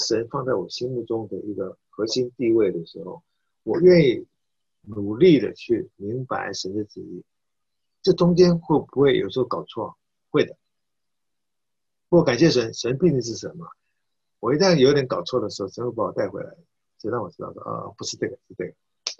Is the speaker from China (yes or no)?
no; Taiwan; 一年，我们台湾来了9个学生，9个。